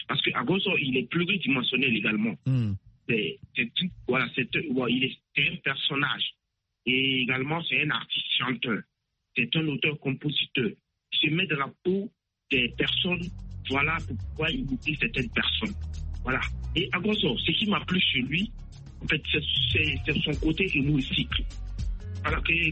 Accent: Koudougou, Centre-Ouest, Burkina Faso; also born or lived in Côte d'Ivoire

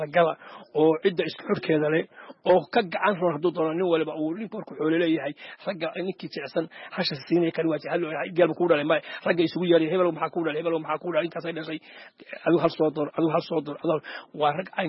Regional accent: Buuhoodle, Togdheer, Somalia; waxaan ku dhashay magaalada buuhood laweli khaasanta wiliwood baan ku dhashay halkaasaan kusoo barbaaray

